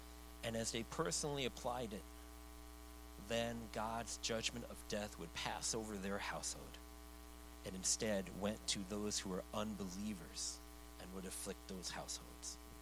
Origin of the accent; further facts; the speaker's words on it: New York City, New York, United States; I grew up in New York City. There was a large Jewish population there.